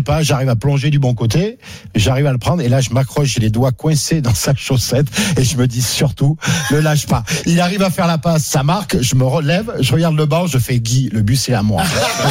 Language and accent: French; Brive-la-Gaillarde, Nouvelle-Aquitaine, France; je suis de Brive